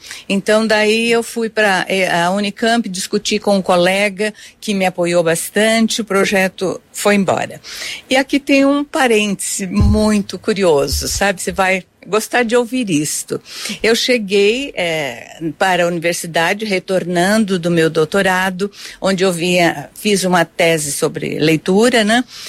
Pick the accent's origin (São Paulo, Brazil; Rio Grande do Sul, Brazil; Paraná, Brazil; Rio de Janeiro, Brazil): Paraná, Brazil; Rancho Alegre; Na cidade, mas a gente tinha sítio e chácara muito próximos. Mas em Rancho Alegre, eu vivia no campo.